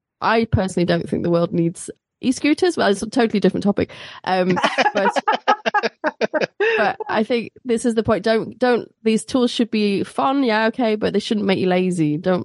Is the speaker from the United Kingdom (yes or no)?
yes; United Kingdom; We always say, could you please, which is a bit of a British thing. You know, we're still being British